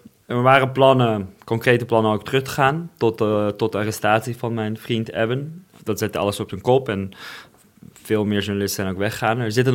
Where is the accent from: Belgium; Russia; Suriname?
Russia; Ik speel graag voetbal in Moskou. Dus het is niet meer de Rusland waar ik ben opgegroeid, waar ik lang leefde.